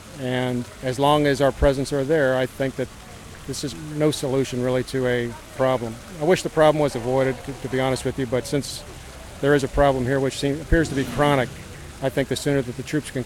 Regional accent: East Kingston, New Hampshire, United States; I'm from East Kingston, New Hampshire.

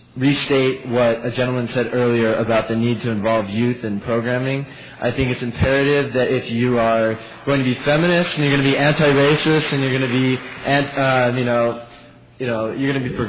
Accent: Los Angeles, California, United States; I'm from Los Angeles from the Venice area

